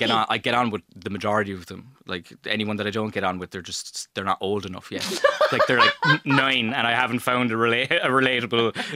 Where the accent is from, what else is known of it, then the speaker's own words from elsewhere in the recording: Cork, Munster, Ireland; And Emily's from Waterford, I'm from Cork, so I had to extend the range on the old Tinder.